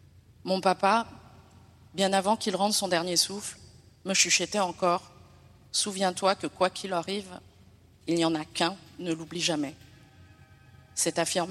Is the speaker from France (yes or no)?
yes; Paris, Île-de-France, France; also born or lived in Netherlands; Originaire d'Indonésie, et plus précisément des îles Moluques de par mes parents. Je suis née aux Pays-Bas, mais j'ai grandi à Paris dans un foyer protestant avec des parents pratiquants.